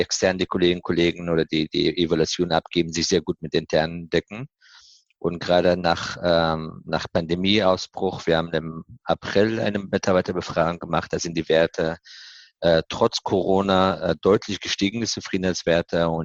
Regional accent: Afghanistan; German is a second language; now in Germany; Ja, Deutschland. Ursprünglich komme ich aus Afghanistan, aber mittlerweile ist meine Heimat Deutschland.

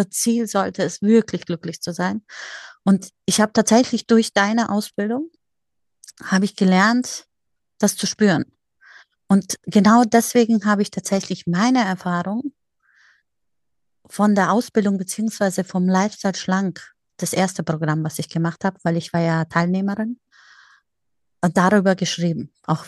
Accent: Munich, Bavaria, Germany; werde jetzt tatsächlich in 2 Wochen 50 und ja, bin Münchner Kindl

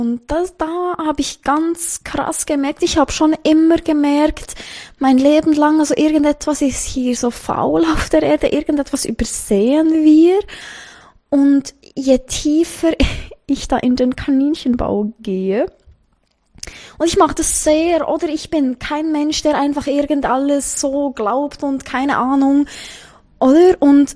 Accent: Bern, Switzerland; Ich komme aus der Schweiz, aus Bern.

